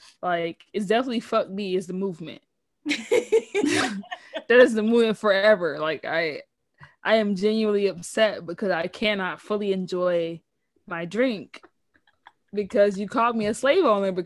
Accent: South Carolina, United States; like, baby, I grew up in Low Country, South Carolina.

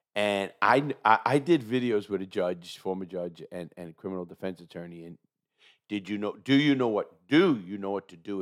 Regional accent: New York City, New York, United States; There's zero prejudice in our family. We come from New York City.

